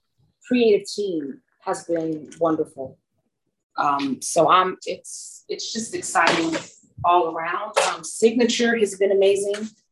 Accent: Inglewood, California, United States; also born or lived in Washington, D.C.; I grew up in Inglewood, California, and I came here just for college. And a lot of people actually think I'm from DC because I did so much theater here

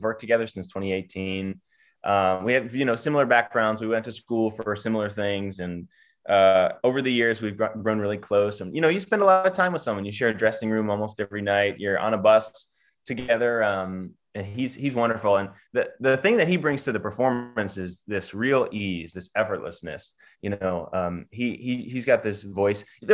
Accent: Winchester, Virginia, United States; Well, I actually grew up in Northern Virginia. I grew up near Winchester, which is just, if you take 66 West all the way to the end, it's up 81 there.

